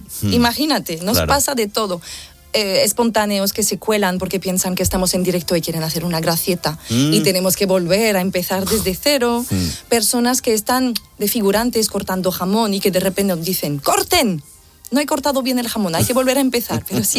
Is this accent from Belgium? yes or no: yes; Wallonia, Belgium; Spanish is a second language; Somos los andaluces de Francia, nos dicen.